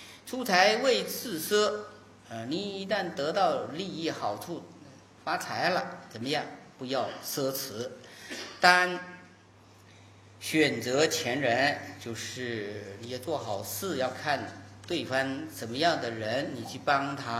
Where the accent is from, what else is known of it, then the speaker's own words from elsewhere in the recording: Fujian, China; 你看我们福建人哈、啊，福建人跟浙江人的基本理念是不一样的。